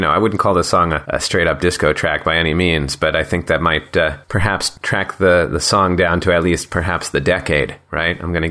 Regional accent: Albany, New York, United States; I grew up in the Latin music hotspot of Albany, New York

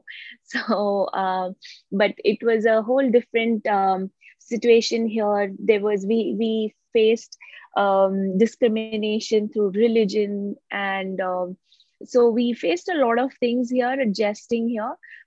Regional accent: Abu Dhabi, United Arab Emirates; also born or lived in Dubai; So I did my entire education in Abu Dhabi and I did my undergrad in Dubai. So being an Indian, coming to India was just once in 2 years vacation just to see my grandparents.

